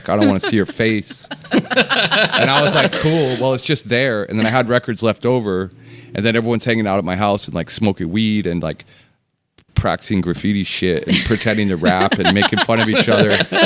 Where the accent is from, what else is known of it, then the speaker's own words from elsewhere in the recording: Phoenix, Arizona, United States; That helped me survive growing up in Phoenix, because it gives you something cool